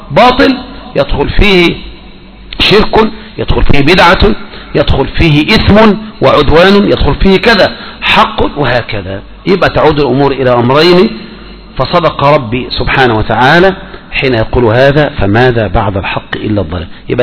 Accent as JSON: {"language": "Arabic", "country": "Egypt", "said": "لا، يوجد الواحد عندنا في مصر بعض الافراد افضل من الاف الافراد"}